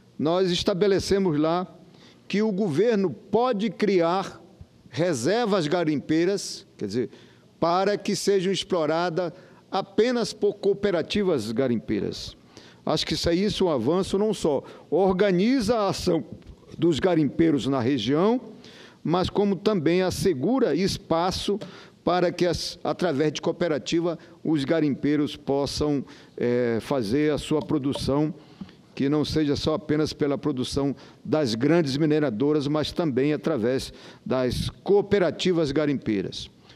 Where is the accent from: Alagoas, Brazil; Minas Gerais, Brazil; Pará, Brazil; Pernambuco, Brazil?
Pará, Brazil; Eu também sou lá da Amazônia, sou lá do Pará.